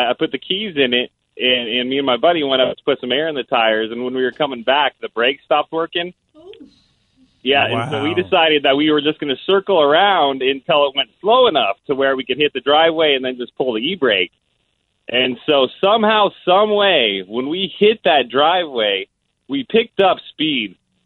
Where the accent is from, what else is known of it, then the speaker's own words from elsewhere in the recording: Denver, Colorado, United States; Okay, so I grew up in Denver. I've been out here for about 5 years now.